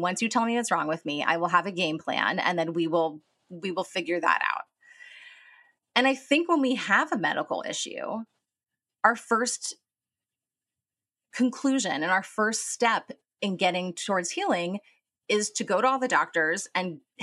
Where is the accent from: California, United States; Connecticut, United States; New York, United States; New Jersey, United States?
California, United States; Los Angeles; So my story. I was born and raised in Los Angeles. I'm a twin. I grew up in kind of the entertainment industry.